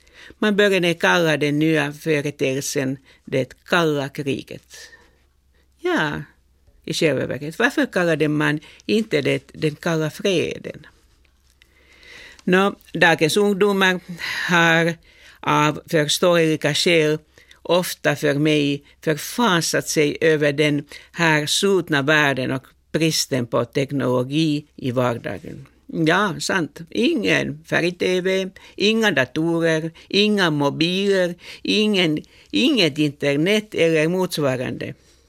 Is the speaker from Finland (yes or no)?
yes; Helsinki, Uusimaa, Finland; Jag kommer från Kallio, Berghäll i Helsingfors, som var en traditionell arbetarstadsdel. Min familj var fattig